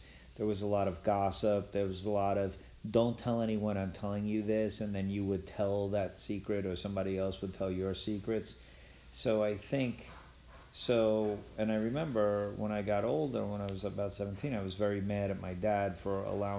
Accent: Queens Village, New York, United States; I grew up in Queens Village, Queens, and lived at on 210th Street, and that was a very small house in which seven people lived in a three-bedroom house.

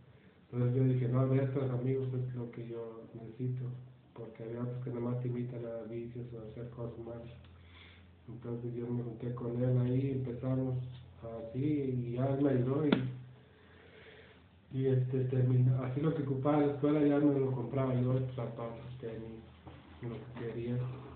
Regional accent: Ciudad Mante, Tamaulipas, Mexico; Yo crecí en México, allí en el pueblo, en la ciudad donde vive mi mamá, se llama Ciudad Mante. Y ahí crecí

